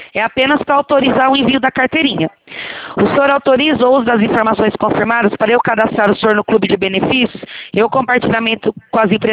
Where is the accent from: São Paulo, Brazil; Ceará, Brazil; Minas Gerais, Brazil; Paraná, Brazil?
Paraná, Brazil; Goioerê; Eu sou aqui de Goiôere.